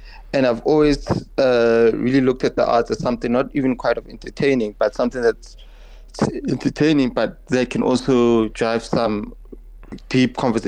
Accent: South Africa; as South African, we all relate to it.

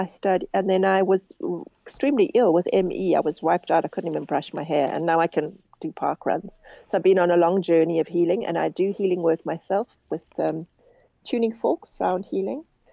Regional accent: England, United Kingdom; now in South Africa; I'm a bit more of a city girl, and I'm more English than her.

